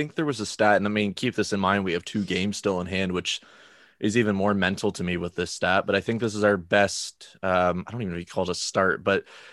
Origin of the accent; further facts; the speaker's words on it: Canada; as an international fan, as a Canadian Villa fan